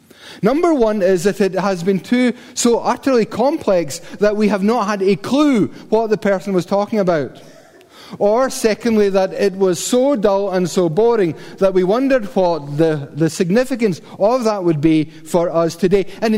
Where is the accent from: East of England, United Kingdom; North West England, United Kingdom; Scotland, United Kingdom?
Scotland, United Kingdom; Paisley; In the 1960s, when I was growing up in Paisley, there was this a habit of camping out the back, you know, and it was a council estate